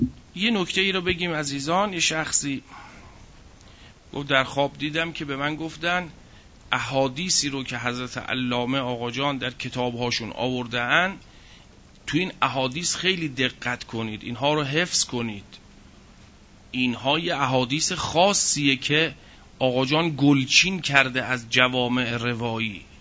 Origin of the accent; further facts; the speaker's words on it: Iran; بعد از احوال پرسی گفتم که من ایرانی هستم.